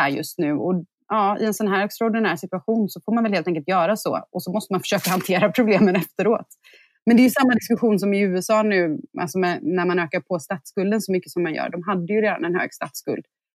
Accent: Sweden; Så jag tror, som svensk kanske man har lite fördel av att vara van vid att titta på de svenska siffrorna

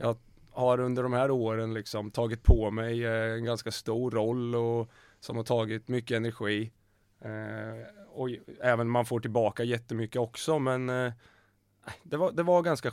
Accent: Grebo, Östergötland, Sweden; also born or lived in Malmö; Alltså jag är uppvuxen i Grebo och började där som knatte.

